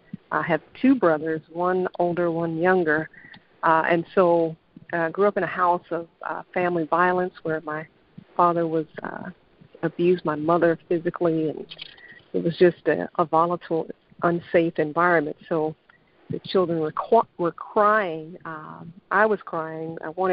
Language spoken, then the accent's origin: English; Dallas, Texas, United States; Born and raised in Dallas, Texas.